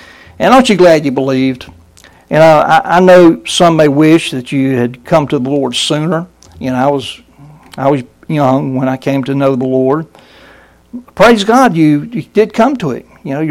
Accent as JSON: {"language": "English", "town": "Sterling", "region": "Georgia", "country": "United States", "tie": "born or raised there", "said": "Its address is Brunswick, Georgia, but the community there is called Sterling, and I was raised in Sterling Baptist Church from my birth."}